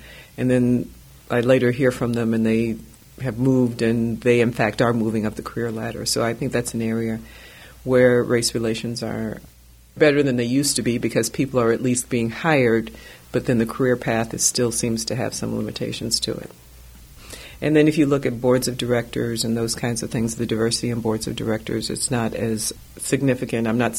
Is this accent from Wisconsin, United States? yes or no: yes; Milwaukee, Wisconsin, United States; When I was growing up in Milwaukee, you just knew that as an African-American, you did not go across the viaduct to the south side.